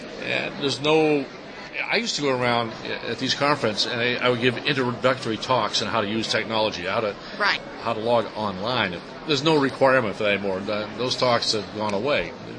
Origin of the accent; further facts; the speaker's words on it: East Coast, United States; And I'm sorry, I'm from the East Coast.